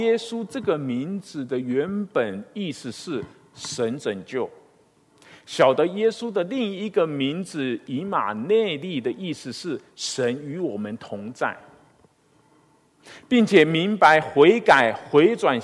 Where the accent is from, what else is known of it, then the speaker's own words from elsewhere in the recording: China; 我想我们中国人比较容易懂那种落叶归根的那种观念